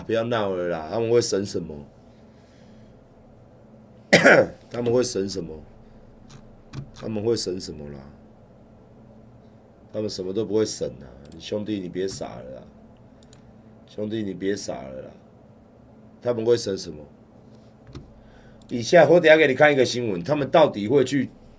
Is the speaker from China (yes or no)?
yes; China; 我们中国人东西有一些东西虽然对不对，但是我们不至少不吃染料的